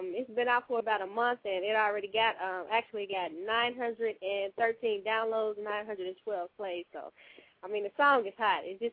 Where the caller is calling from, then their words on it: Atlanta, Georgia, United States; I'm calling from Atlanta, Georgia.